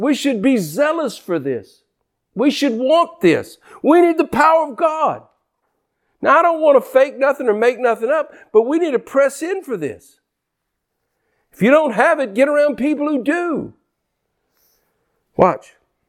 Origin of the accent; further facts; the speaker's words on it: Louisiana, United States; And we're from Louisiana, and we have many what we call oxbow reservoirs, we call them rivers still, like False River and Old River and these kind of.